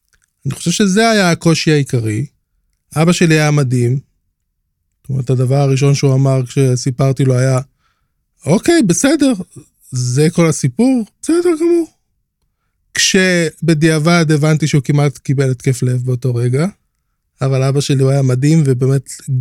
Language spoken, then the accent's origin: Hebrew; Beersheba, Southern District, Israel; נולדתי וגדלתי בבאר שבע, וכן, ילד למשפחה גרוזינית